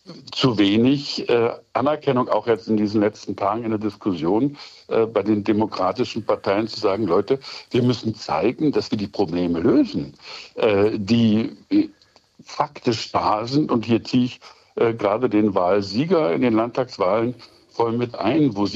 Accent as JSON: {"language": "German", "region": "East Germany", "country": "Germany", "said": "wir sind auf rechten Ganges als Ostdeutsche in die deutsche Einheit gegangen"}